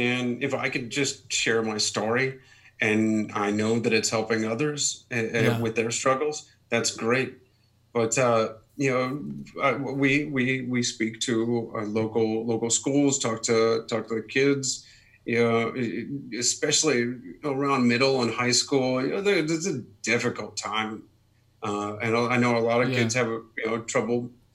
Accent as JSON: {"language": "English", "town": "Akron", "region": "Ohio", "country": "United States", "tie": "born or raised there", "said": "And I grew up in Akron, Ohio."}